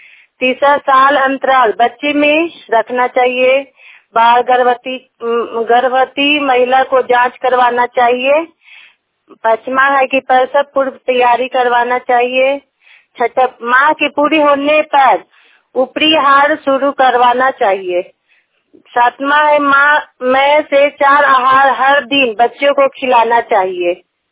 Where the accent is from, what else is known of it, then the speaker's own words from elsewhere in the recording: Nagarnausa, Bihar, India; और नगर नौता के रहने वाली हूँ। मेरा प्रखंड नगर नौता जिला ललंदा है